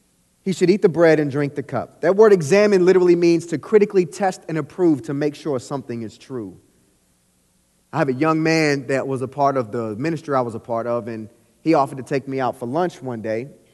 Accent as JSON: {"language": "English", "town": "Kansas City", "region": "Missouri", "country": "United States", "tie": "born or raised there", "said": "Born and raised in Kansas City, I know a little something about Missouri."}